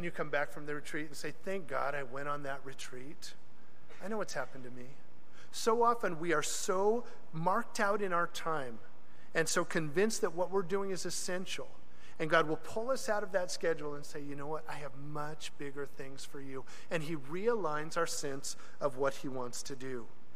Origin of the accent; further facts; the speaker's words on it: Mexico; English is a second language; See, I come from Mexico. We have a lot of parties, but nothing compared to this.